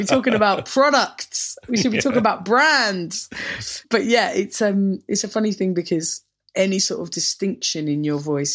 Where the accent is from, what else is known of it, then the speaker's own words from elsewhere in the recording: Orpington, London, United Kingdom; growing up in Orpington, I feel like you will understand that there's no nature.